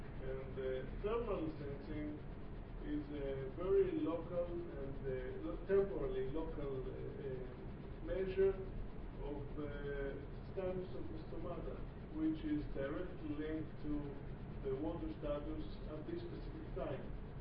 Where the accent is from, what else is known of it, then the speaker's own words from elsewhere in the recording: Israel; from Israel.